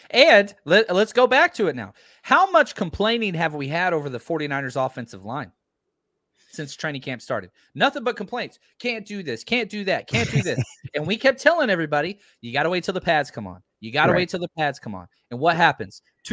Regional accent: Texas, United States; I'm from Texas. I pronounce all things.

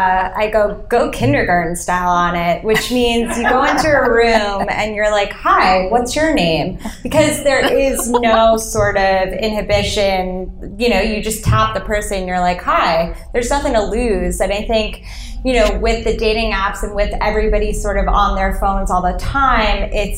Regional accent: New York, United States; I mean, I am born and raised in New York. I grew up in a very traditional Italian Jewish family.

